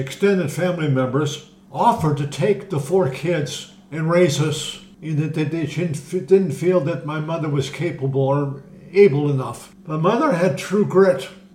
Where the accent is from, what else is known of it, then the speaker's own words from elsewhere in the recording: Lyndhurst, Ohio, United States; Lyndhurst, Ohio.